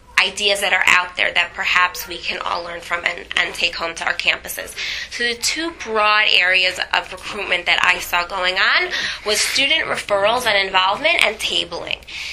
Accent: South Bend, Indiana, United States; now in Baltimore, United States; I am originally from South Bend, Indiana, so I didn't know that there was a word Kirov. It was just what everybody did. 10 years ago, I moved to Baltimore, Maryland when I got married.

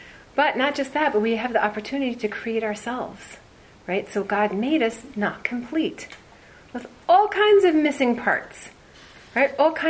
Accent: Madison, Wisconsin, United States; I'm a Wisconsin girl. Mm-hmm. I was born in Madison, Wisconsin, right? It's a cheese state.

